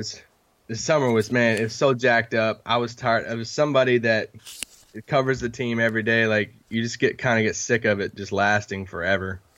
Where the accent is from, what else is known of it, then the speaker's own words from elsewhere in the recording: Kentucky, United States; we kind of bonded because I'm from Kentucky.